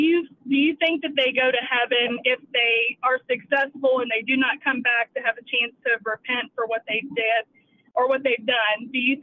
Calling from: Houston, Texas, United States; Hi, Isaiah. … I'm calling from Houston, Texas.

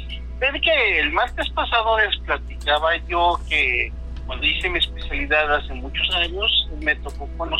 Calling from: Toluca, State of Mexico, Mexico; de Toluca, ¿cómo estás?

